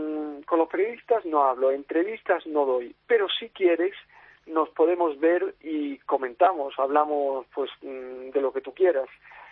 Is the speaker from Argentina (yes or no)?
no; Spain; yo soy un periodista español, pero trabajo también para una televisión de Buenos Aires.